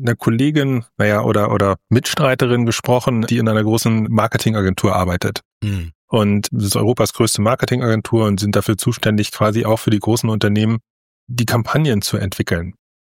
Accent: Northern Germany, Germany; weil ich komme jetzt aus dem Norden und ich bin mit Windrädern quasi aufgewachsen

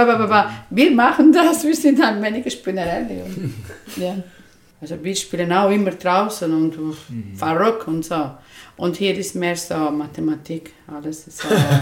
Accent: Spain; German is a second language; now in Bern, Switzerland; Ich bin aufgewachsen in Spanien, ganz nahe vom Meer.

